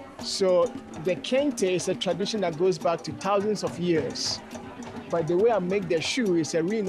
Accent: Ghana; now in Texas, United States; I'm originally from Ghana, but we live in Texas now.

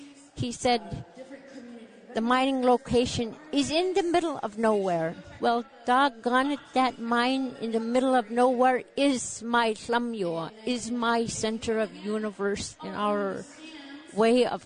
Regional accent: Igiagig, Alaska, United States; I'm from Igiagig.

